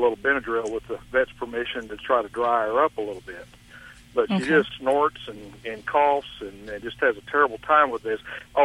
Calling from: Tyler, Texas, United States; Tyler, Texas.

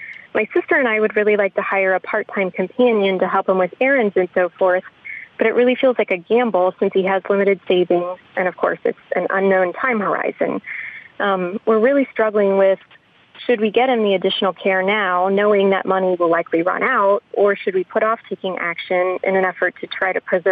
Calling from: Cincinnati, Ohio, United States; from Cincinnati, Ohio.

